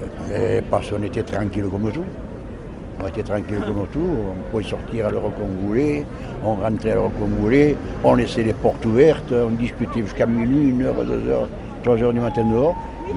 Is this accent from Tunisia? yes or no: no; Nice, Provence-Alpes-Côte d'Azur, France; Je suis né à Nice, oui.